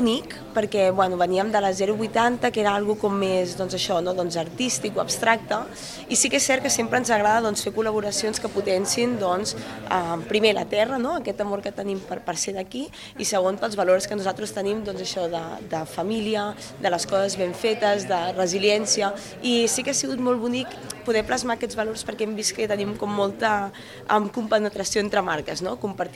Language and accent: Catalan; Les Gunyoles, Catalonia, Spain; also born or lived in Vilafranca del Penedès; jo sóc d'aquí, sóc de les Gunyoles, però tota la vida he fet vida aquí a Vilafranca, visc a la Parellada, tot fem aquí